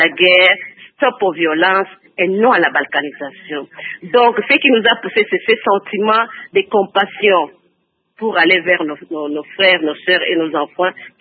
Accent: DR Congo; Nous sommes tous aussi victimes en tant que Congolais, mais les autres sont des victimes directes.

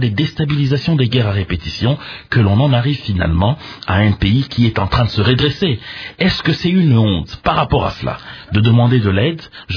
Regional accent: DR Congo; vous et moi, en tant que Congolais

